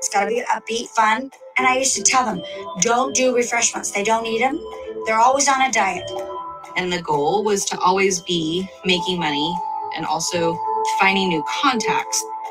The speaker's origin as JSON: {"language": "English", "town": "Kailua", "region": "Hawaii", "country": "United States", "tie": "born there", "said": "I was born in Kailua, Hawaii. My husband was stationed with the Army here in Washington"}